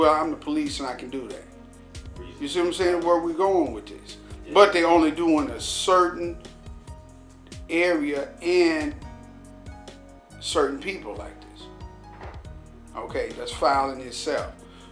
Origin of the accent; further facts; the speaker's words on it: the South, United States; I'm from the South, so I listen to it.